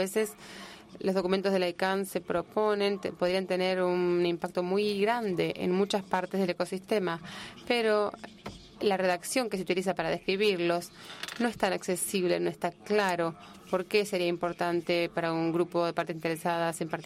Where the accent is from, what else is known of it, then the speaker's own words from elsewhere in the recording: France; Spanish is a second language; hablando desde mi punto de vista como francés, como empresario francés